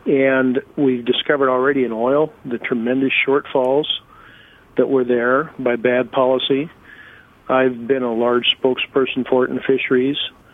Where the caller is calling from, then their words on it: Kodiak, Alaska, United States; from Groundswell Fisheries Movement out here in Kodiak.